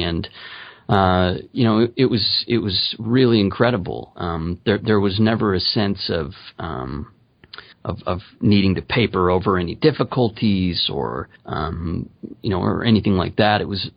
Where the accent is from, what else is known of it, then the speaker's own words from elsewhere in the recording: Utah, United States; also born or lived in Maryland; Yeah, we moved back to Utah. I finished up school and then we came back. And I grew up in Utah, so.